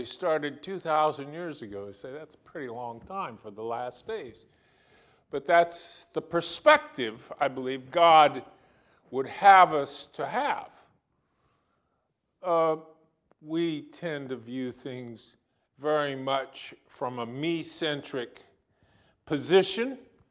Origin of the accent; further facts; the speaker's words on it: Omaha, Nebraska, United States; I grew up in Omaha, Nebraska, where they had Strategic Air Command